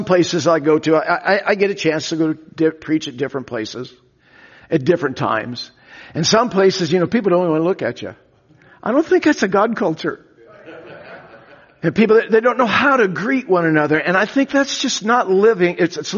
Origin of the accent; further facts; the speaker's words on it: Hood River, Oregon, United States; I was raised in Hood River, Oregon. Anybody from Hood River?